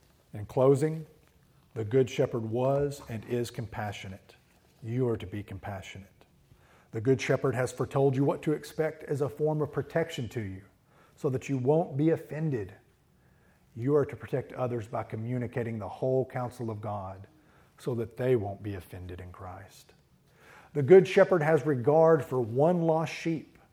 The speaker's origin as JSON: {"language": "English", "town": "Alvarado", "region": "Texas", "country": "United States", "tie": "born or raised there", "said": "a culture very much far removed from all of my experiences growing up in Alvarado, Texas."}